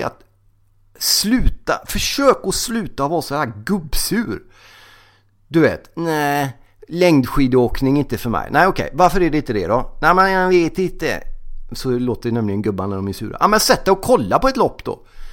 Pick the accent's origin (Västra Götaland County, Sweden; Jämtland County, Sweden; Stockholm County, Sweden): Västra Götaland County, Sweden; Gothenburg; Jag kollar handbolls-EM, vilket är en som göteborgare så får man ju liksom handbollen med blod.